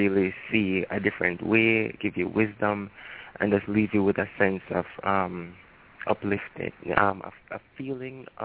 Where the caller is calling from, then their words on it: Jamaica; calling from Jamaica.